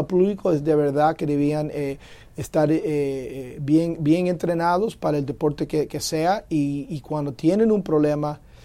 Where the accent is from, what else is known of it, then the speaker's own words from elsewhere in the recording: Havana, Cuba; born there; Yo nací en La Habana